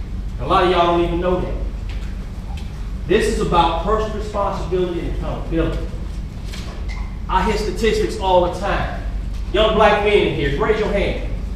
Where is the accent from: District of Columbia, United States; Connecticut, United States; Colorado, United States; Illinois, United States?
Illinois, United States; Chicago; I grew up in Chicago's All Gale Guard Housing Project, the last standing project right now.